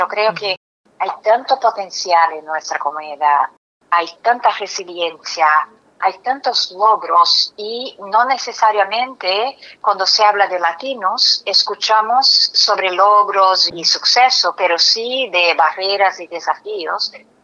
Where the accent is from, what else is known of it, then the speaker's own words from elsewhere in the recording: Brazil; Spanish is a second language; now in United States; Yo vine a Estados Unidos muy joven y le cuento un poco de mi propia experiencia. Creciendo en Brasil, yo era una mujer brasileña. Llegué a Estados Unidos, inmediatamente la gente me dice que soy hispana.